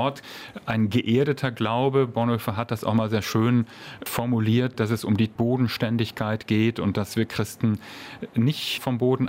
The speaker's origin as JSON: {"language": "German", "region": "North Rhine-Westphalia", "country": "Germany", "said": "Ich komme aus dem Sauerland."}